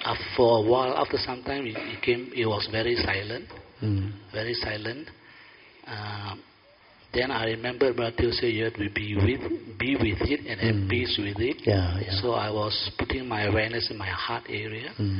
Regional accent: Alor Setar, Kedah, Malaysia; from Alostar.

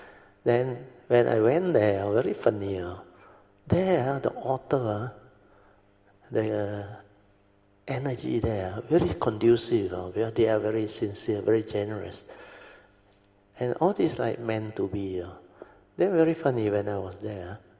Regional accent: Alor Setar, Kedah, Malaysia; They are from Alostar, my hometown.

